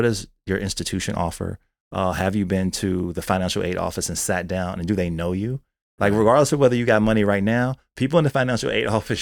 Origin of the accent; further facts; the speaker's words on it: Winchester, Virginia, United States; I'm from Winchester, Virginia.